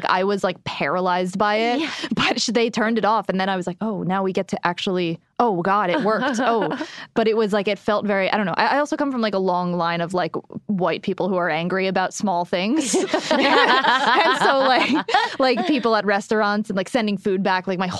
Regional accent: New Jersey, United States; I grew up, like, Jersey Shore. Like, I'm from New Jersey, and so, the Jersey Shore

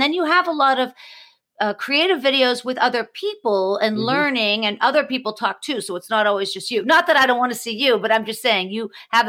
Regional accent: Pittsburgh, Pennsylvania, United States; because I'm from Pittsburgh and I've come a very middle class area, et cetera.

